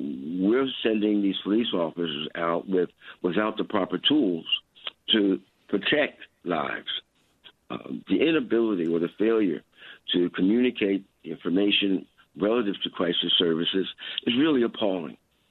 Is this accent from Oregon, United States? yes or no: no; Philadelphia, Pennsylvania, United States; personally, as I grew up in West Philadelphia, five blocks from where the incident took place